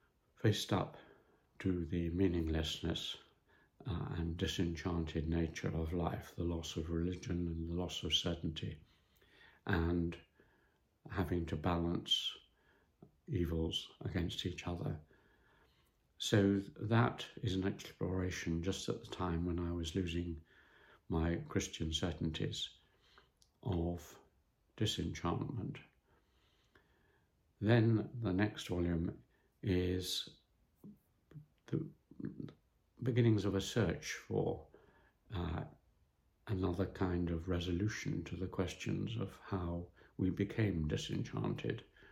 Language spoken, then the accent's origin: English; North West England, United Kingdom; growing up in William Wordsworth's Valley in Eswate Dale